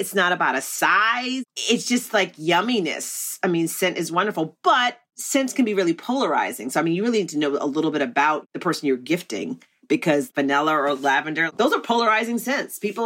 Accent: Virginia, United States; And maybe it's because I'm from Virginia and it's like a tobacco state.

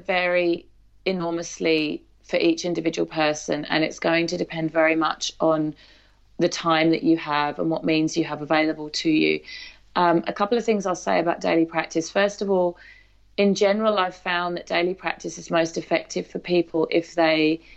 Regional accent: England, United Kingdom; now in Australia; I mean, I grew up in the English countryside, and I love the English countryside deeply. But I've started to really fall in love with the Australian flora and fauna

